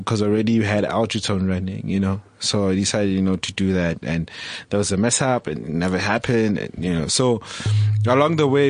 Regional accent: Vereeniging, Gauteng, South Africa; So I grew up in Vereeniging, and I started my whole career in Vereeniging as well

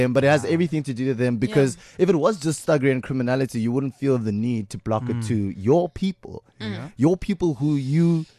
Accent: Pretoria, Gauteng, South Africa; That's that Pretoria sound, dog. Because, like, I'm from Pretoria, Sunnyside. What? Gangsters and drugs. That's what it was all about in Sunnyside.

